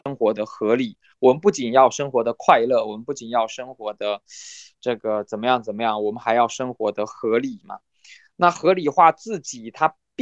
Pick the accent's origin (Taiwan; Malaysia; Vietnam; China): China; 我想这个我们中国人就特别的能理解，对吧？